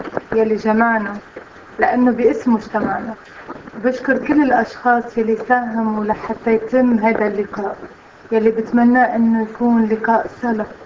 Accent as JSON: {"language": "Arabic", "country": "Syria", "said": "من مواليد 1964، من سوريا. أنا من طائفة الروم الكاثوليك،"}